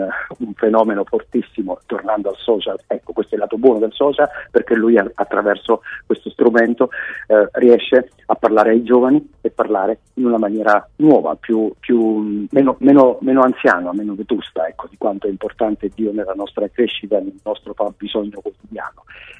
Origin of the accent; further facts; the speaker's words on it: Naples, Campania, Italy; io vengo da Napoli dove è un po' più difficile prevaricare